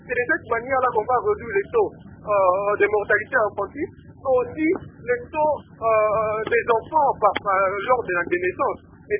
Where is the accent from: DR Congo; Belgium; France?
DR Congo; Kongo Central; Chez nous, dans le Bas-Congo, vraiment, on a rien ressenti de grand, parce que nos hôpitaux sont restés comme ça